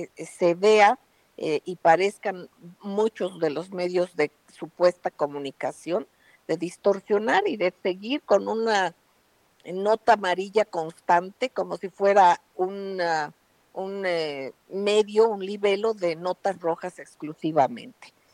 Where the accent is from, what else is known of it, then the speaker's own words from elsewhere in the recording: Mexico; esto a mí como mexicana me indigna mucho.